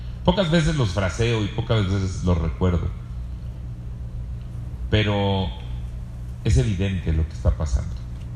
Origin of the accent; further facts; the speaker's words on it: Zitácuaro, Michoacán, Mexico; decidí componer las cosas en mi pueblo, en Zitácuaro, que tiene 200,000 habitantes